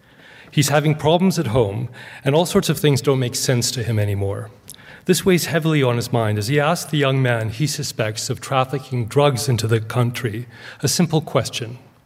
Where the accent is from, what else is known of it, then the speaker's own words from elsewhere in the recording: Victoria, British Columbia, Canada; also born or lived in Egypt; I like to situate my own background as a child growing up in Victoria, British Columbia.